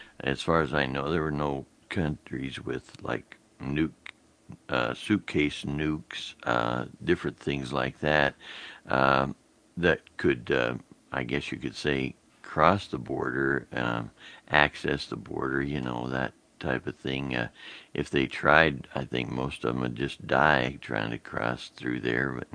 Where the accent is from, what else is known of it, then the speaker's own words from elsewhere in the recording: Arizona, United States; I'm from Arizona, but I've not, you know, just inhabited the wall or anything